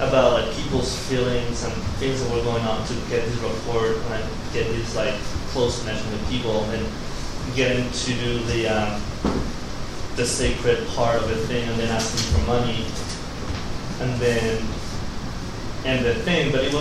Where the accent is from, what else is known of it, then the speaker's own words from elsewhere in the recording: Mexico; Right next door in my hometown in Mexico